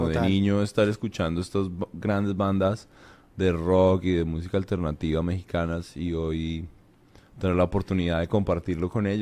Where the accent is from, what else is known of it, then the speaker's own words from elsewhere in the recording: Bogotá, Colombia; also born or lived in Cartagena; en la ciudad donde vivía. Super. Que era Bogotá. Mis viejos se mudaron a Bogotá cuando yo era muy niño.